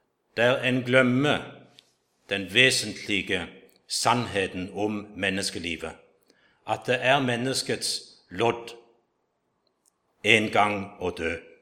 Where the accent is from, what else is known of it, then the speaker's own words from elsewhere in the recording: Egersund, Rogaland, Norway; En plass hjemme i Egersund, der er det et treningssenter.